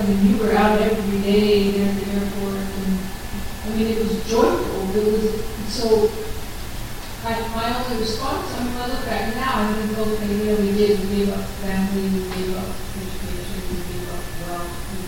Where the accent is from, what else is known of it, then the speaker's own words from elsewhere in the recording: Florida, United States; I come from South Florida, and I was picking mangoes